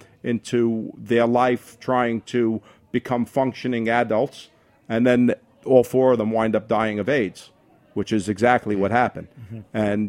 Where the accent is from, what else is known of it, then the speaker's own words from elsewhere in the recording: East New York, New York, United States; Growing up in East New York, it was just, you know, it was in the 60s.